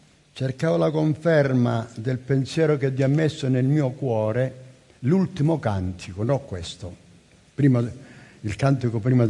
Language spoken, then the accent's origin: Italian; Calabria, Italy; first language Calabrian; Io sono calabrese e sicuramente voi lo scoprirete che sono calabrese. Questa è una chiesa dove ci sono molte lingue, la mia lingua è la lingua calabrese.